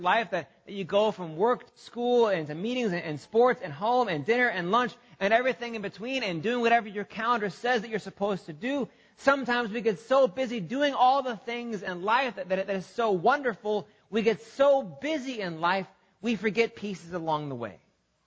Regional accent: Missouri, United States; back in my hometown in like central Missouri

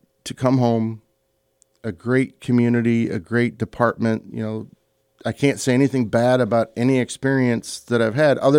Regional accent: Detroit, Michigan, United States; also born or lived in Livonia; Well, the background is I was born in Detroit, raised on the west side. We moved to Livonia, and then I went to high school at Bishop Borges in Detroit, Redford Township.

